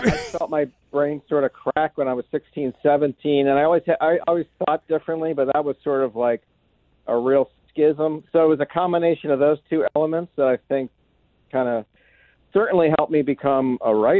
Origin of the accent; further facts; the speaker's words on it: Alexandria, Virginia, United States; born there; also born or lived in Maryland; Yeah, I was born in Alexandria. Lived for a few years across from Landmark Mall.